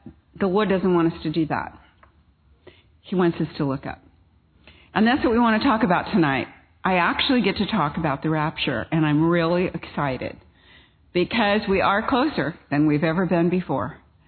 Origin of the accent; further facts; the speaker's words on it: California, United States; So I come from California, and our governor is interesting.